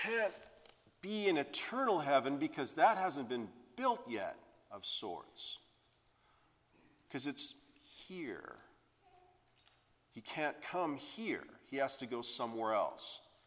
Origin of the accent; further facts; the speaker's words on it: Saskatchewan, Canada; I just want you to know I'm from Saskatchewan when I say this